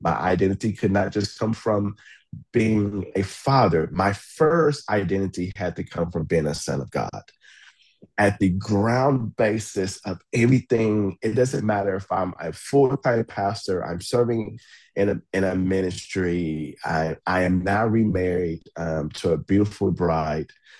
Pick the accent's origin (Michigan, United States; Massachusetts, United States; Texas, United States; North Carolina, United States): Texas, United States; now in Austin, United States; leaving my hometown, moving from Northeast Texas, where of course we served together, moving here to Austin